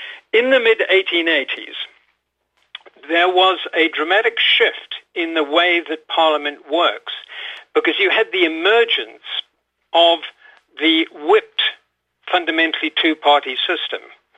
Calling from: Fuengirola, Andalusia, Spain; Good morning, Giles. It's … from Fuengirola.

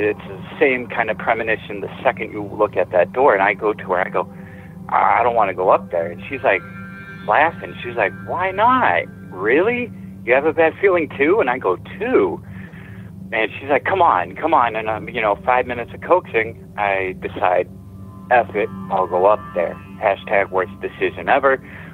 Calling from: Massachusetts, United States; I'm calling from Massachusetts.

